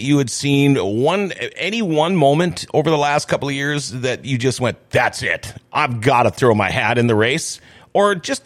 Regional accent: Thief River Falls, Minnesota, United States; I grew up in Thief River Falls. My goal in life, my whole time growing up was I can't wait to get out of here. I can't wait to move away. I did. I went all over.

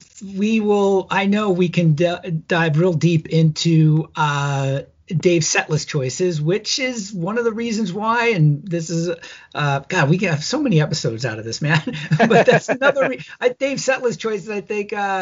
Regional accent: New York, United States; I grew up in Long Island too.

